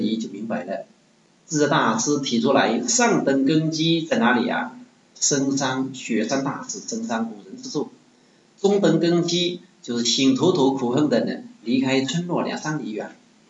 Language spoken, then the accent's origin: Chinese; Wenzhou, Zhejiang, China; accent: Wenzhou; 这个莽呢我们温州话这个特古的莽样就是这个莽